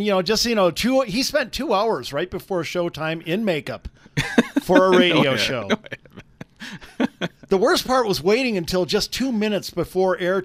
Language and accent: English; Wisconsin, United States; Well, you see, I was raised in Wisconsin.